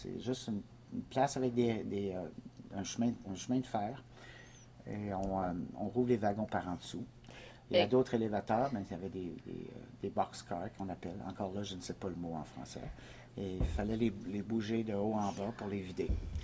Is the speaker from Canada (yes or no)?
yes; Saint-Hyacinthe, Quebec, Canada; born there; moved away as an adult; J'ai 50 ans. Je suis né en 1962 à Saint-Hyacinthe, qui est 30 km en dehors de Montréal.